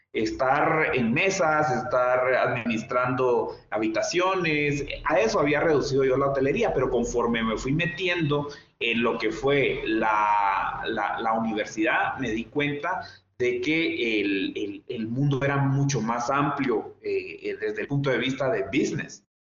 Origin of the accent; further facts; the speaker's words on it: Guatemala; yo como joven guatemalteco en su momento